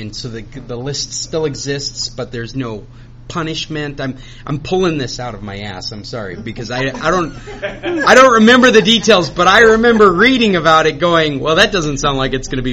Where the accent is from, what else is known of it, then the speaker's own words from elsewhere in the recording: Alaska, United States; I'm from Alaska. We carry duct tape and gauze.